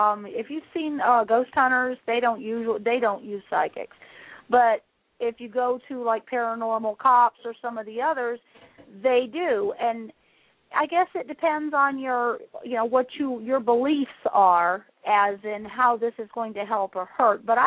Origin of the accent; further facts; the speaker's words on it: Tampa, Florida, United States; I am from Tampa, Florida. I have three wonderful children.